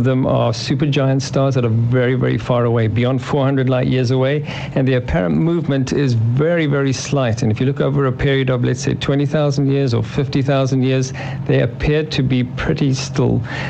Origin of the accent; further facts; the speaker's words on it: South Africa; Well, the Americans, of course, I'm South African